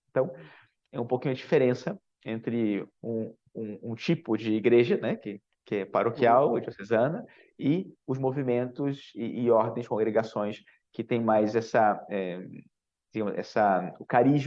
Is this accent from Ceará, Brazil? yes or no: no; Rio de Janeiro, Brazil; now in São Paulo, Brazil; Bom, eu sou natural do Rio de Janeiro, né? Mas eu moro em São Paulo.